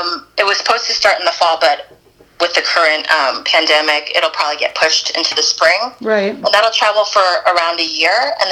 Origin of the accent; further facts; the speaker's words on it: United States; So I'm Korean American, and the issue of the comfort woman is really important for Koreans.